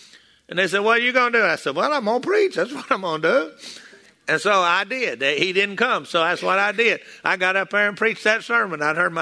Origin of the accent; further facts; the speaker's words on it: Texas, United States; I'm from Texas, and down there in Texas, what they told him, they said, shut up, you old blind beggar.